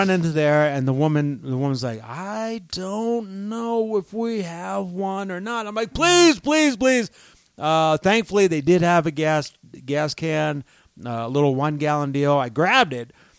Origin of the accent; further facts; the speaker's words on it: Denver, Colorado, United States; I'm a teacher from Denver.